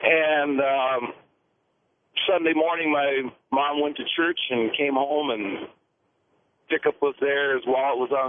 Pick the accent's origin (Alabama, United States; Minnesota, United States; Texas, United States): Minnesota, United States; Ian Punnett was the hometown boy there because I'm from Mid-Minnesota.